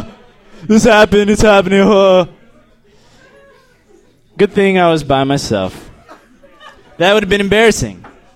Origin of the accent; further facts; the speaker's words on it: El Paso, Texas, United States; now in Washington, United States; I'm from El Paso, Texas.